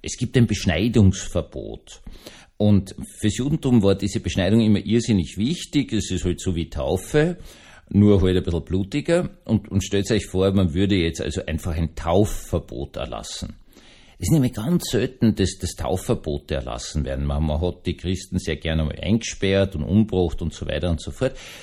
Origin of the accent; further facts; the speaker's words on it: Austria; also ich bin Österreicher, ich bin professionell im Jammern. Das ist eine österreichische Kunst, gerade ostösterreichische Kunst.